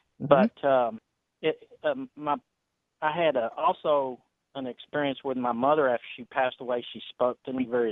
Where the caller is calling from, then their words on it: San Antonio, Texas, United States; From Texas.